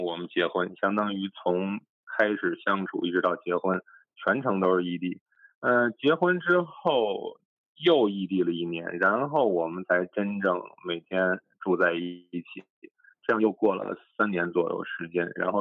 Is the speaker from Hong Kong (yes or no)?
no; Washington, District of Columbia, United States; 我是来自华盛顿的每天都喝高的…